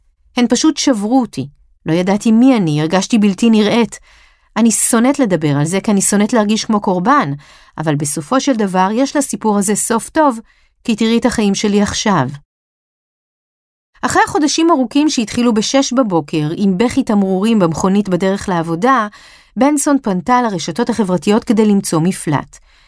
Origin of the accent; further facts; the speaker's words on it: Russia; now in United States; אני תמיד מציגה את עצמי כמהגרת. אני רוסייה שחיה באמריקה ומתנהגת כמו ישראלית.